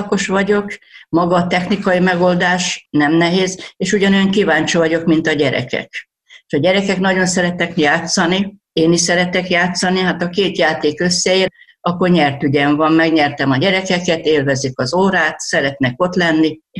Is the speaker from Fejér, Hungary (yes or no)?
yes; Dunaújváros, Fejér, Hungary; born there; Mikor én születtem, akkor Dunajvárosnak még Sztálinváros volt a neve, így is vagyok anyakönyvezve.